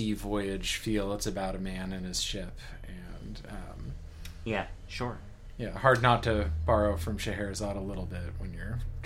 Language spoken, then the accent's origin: English; California, United States; now in Alameda, United States; I grew up on the mean streets of Marin County.